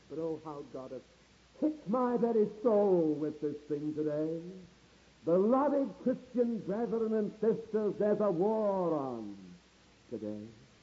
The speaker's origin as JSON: {"language": "English", "country": "United Kingdom", "said": "but my American friends will forgive me for saying I'm as British as ever. And this is my home, and this is the country I love."}